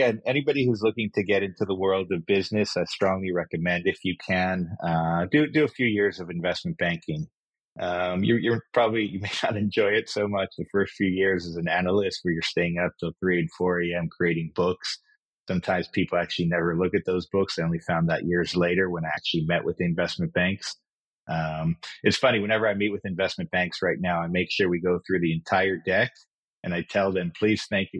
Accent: Kenya; moved away as an adult; now in United States; that to me was normal growing up in Kenya

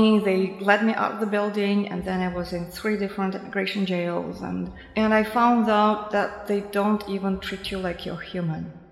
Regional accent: Moscow, Russia; Born and raised in Moscow.

